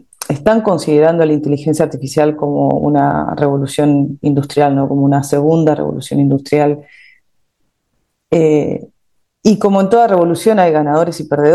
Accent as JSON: {"language": "Spanish", "country": "Argentina", "said": "nosotros como empresarios argentinos tecnológicos, estamos acostumbrados a trabajar en este contexto"}